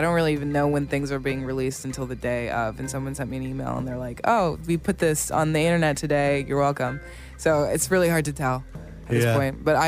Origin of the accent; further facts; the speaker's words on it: Portland, Oregon, United States; Portland, Oregon.